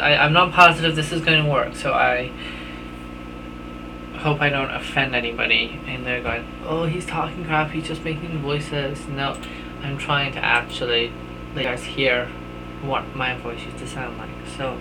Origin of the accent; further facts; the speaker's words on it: Scotland, United Kingdom; accent: Scottish; I've had to distill my accent over time. I am going to attempt to, as much as I can, let through my original Scottish accent.